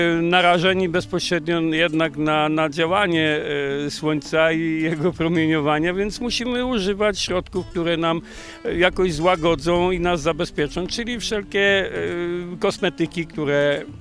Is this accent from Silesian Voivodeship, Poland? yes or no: no; Nowa Dęba, Subcarpathian Voivodeship, Poland; I flagę akurat miejscowości, z której ja pochodzę, jest to Nowa Dęba. Więc to w pewien sposób podkreślam to, że ja jestem akurat z Nowej Dęby.